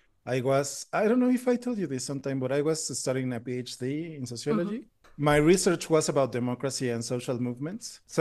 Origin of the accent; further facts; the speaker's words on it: Mexico City, Mexico; English is a second language; I'm from Mexico City.